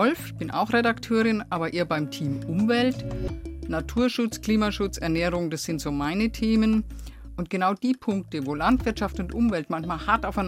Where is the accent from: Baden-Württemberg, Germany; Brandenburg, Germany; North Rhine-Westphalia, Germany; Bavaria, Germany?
Bavaria, Germany; in den 70er Jahren, ich komme ja aus Unterfranken und wir hatten einen großen Streuobstbestand.